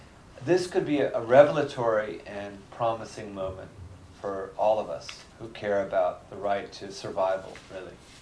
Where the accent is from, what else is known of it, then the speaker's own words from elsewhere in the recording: United States; most of you are Americans, I am an American